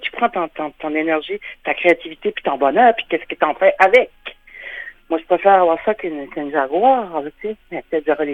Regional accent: Miscou, New Brunswick, Canada; ce que je faisais quand j'étais petite à Misco, que j'écoutais la radio française qui venait de la Gaspésie

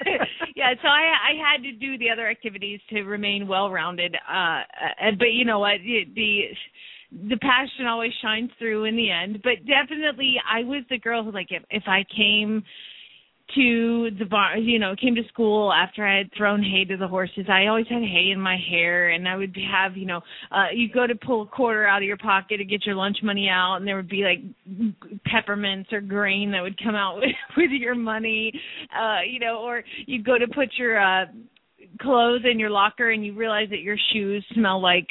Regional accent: Atlanta, Georgia, United States; growing up in Atlanta, Georgia, I was the only horse girl in school, okay?

